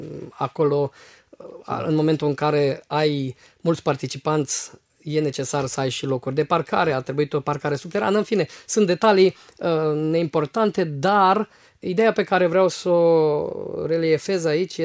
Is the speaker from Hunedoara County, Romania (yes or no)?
no; Făget, Timiș County, Romania; now in Constanța, Romania; originari suntem din Banat. Am avut o etapă a vieții noastre pe care nu o preconizam atunci când ne mutaserăm de la Făget la Timișoara.